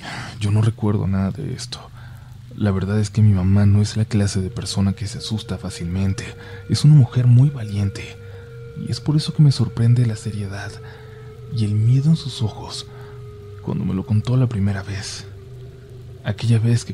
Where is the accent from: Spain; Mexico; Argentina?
Mexico; now in Brazil; Yo soy mexicano, pero vivo en Brasil.